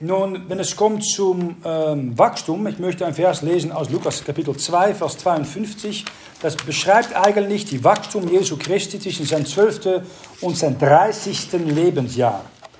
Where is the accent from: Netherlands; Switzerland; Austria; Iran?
Netherlands; German is a second language; ich bin aufgewachsen in Niederlanden, das hört ihr natürlich.